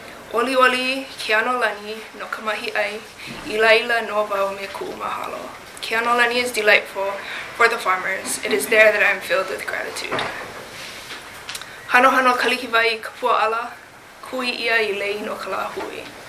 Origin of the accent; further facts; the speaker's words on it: Hawaii, United States; I'm originally from Makua, Maui.